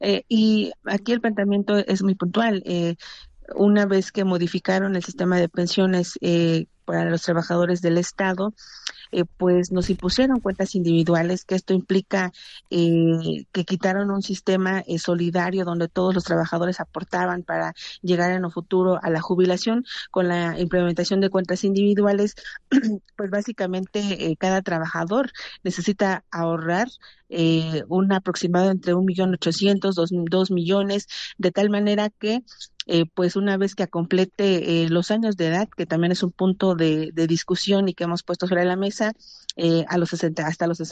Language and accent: Spanish; Oaxaca, Mexico; De la ciudad, del estado de Oaxaca, de la Sierra Mija específicamente.